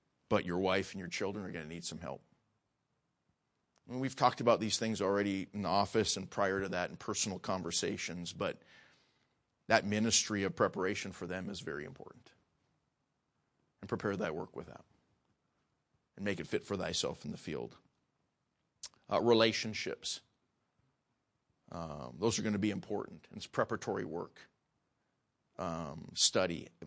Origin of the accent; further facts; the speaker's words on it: Devils Lake, North Dakota, United States; I grew up in Devil's Lake, North Dakota.